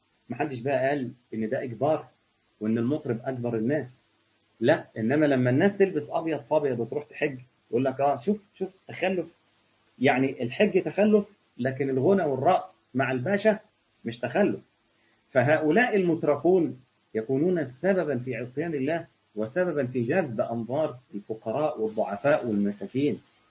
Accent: Egypt; احنا عندنا في مصر في حته اسمها الساحل الشمالي

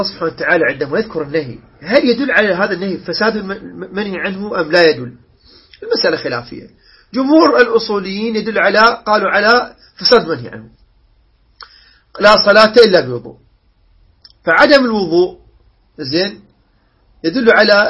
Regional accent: Iraq; إحنا عندنا بالعراق

